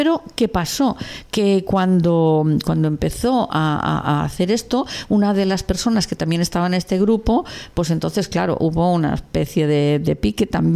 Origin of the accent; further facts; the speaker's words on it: Spain; first language Catalan; Spanish is a second language; yo el primero lo hice en castellano, uh-huh, y traducirlo al catalán, que sí que es mi lengua materna, me costó lo suyo.